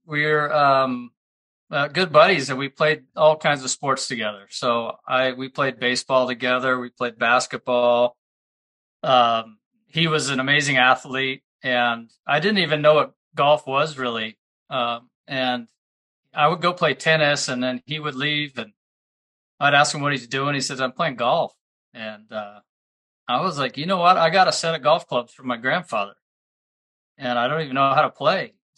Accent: Oregon, United States; Well, it's funny you mentioned that because I actually spent most of my youth in Oregon.

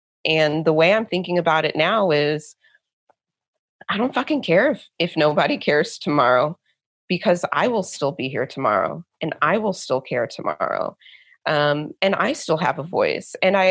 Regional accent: Midwest, United States; I grew up in the Midwest in mostly white suburban neighborhoods.

